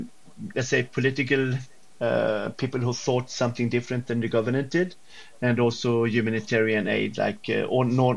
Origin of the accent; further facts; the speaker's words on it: Gothenburg, Västra Götaland, Sweden; English is a second language; living in the north part of Sweden, Swedish, born and raised in Gothenburg.